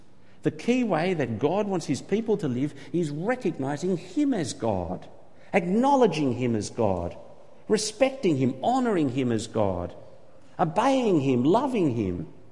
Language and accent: English; Australia; well, I say we as an Australian taxpayer, we spent millions rescuing this man